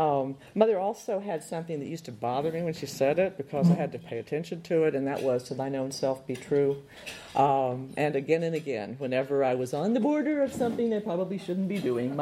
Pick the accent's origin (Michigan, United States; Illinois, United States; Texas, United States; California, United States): Texas, United States; Corpus Christi; since I was representing my hometown, Corpus Christi at the time was 51% Latino and 9% African-American.